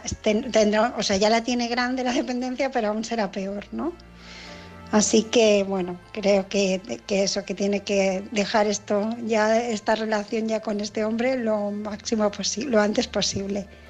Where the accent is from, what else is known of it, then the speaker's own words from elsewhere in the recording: Barcelona, Catalonia, Spain; de Barcelona